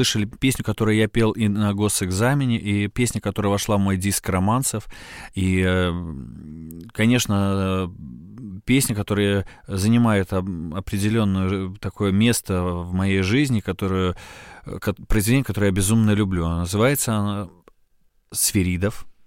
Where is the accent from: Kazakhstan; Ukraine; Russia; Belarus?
Belarus; Bykhaw, Mogilev Region; born there; я родился в Быхове, маленький город, Могилевская область, Белоруссия.